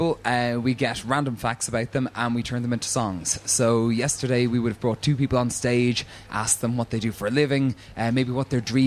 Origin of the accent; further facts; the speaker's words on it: Ireland; I'm very Irish. Even my … impression sounds like … grew up in Cork.